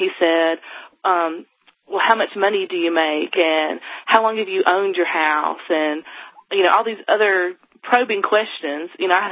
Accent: the South, United States; I tried to be polite because, you know, I'm from the South, so I was raised polite.

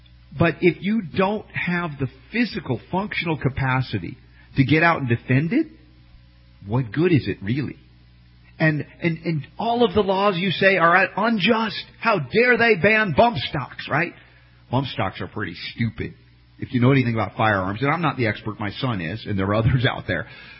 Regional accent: United States; I know I'm an American. I was taught a little history, not the real stuff, though.

